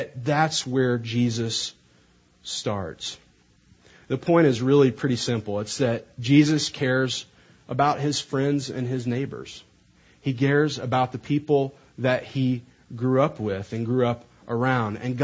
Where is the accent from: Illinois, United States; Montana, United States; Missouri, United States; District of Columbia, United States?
Missouri, United States; Charleston; I'm from Charleston, Missouri, and it's a town about the size of Nazareth. It's in southeastern Missouri, very small farming town